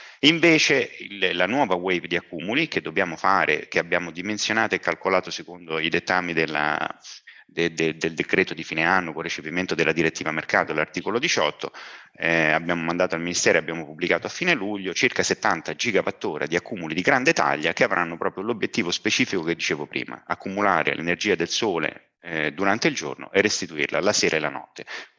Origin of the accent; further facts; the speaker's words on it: Rome, Lazio, Italy; invece di andare nelle spiagge di Fregene, che io sono romano, no?